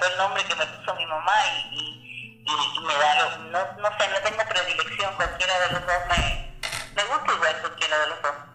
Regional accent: Cuba; De Cuba extraño muchas cosas, mi tierra donde nací, donde me crié, donde di mis primeros pasos, donde conocí mi primer amor.

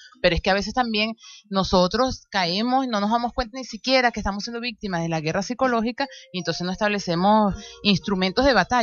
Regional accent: Venezuela; nosotros como pueblo venezolano hemos dado demostraciones increíbles de cómo superar toda una presión ideológica

